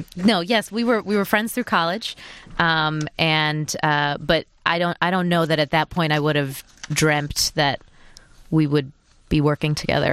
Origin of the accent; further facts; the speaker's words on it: Troy, Michigan, United States; I grew up in Troy, Michigan. My parents came here from India in the 70s.